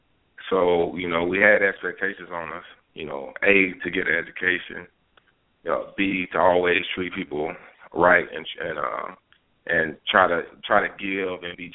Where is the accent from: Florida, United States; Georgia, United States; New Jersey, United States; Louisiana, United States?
Louisiana, United States; Shreveport; I grew up in Shreveport, Louisiana.